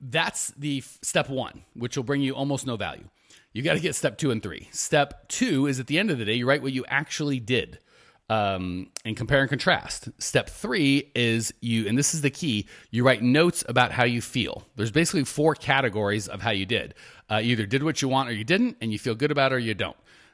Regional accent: Phoenix, Arizona, United States; We rented another even bigger, even fancier mansion right here in my hometown, Phoenix, so I don't have to travel.

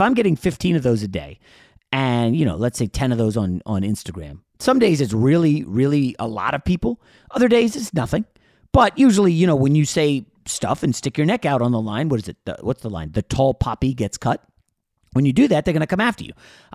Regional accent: New York, United States; born there; I was born in New York. I've always not liked Boston teams

